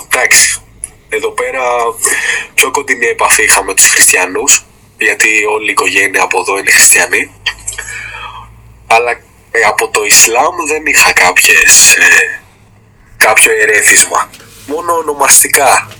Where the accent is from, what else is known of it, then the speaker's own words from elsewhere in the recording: Greece; Εγώ μεγάλωσα εδώ στην Ελλάδα. Έχω γεννηθεί στην Ελλάδα, δεν έχω πολλά ερεθίσματα από εκεί, από Μέση Ανατολή και Ισλάμ. Ναι. Εμένα ο πατέρας μου είναι μουσουλμάνος